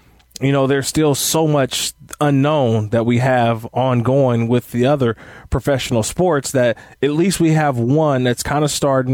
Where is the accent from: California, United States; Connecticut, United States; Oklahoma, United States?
California, United States; I grew up in the Bay Area